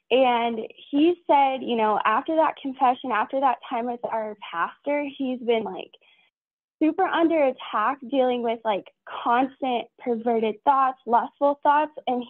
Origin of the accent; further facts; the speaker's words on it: Arizona, United States; I'm from Arizona.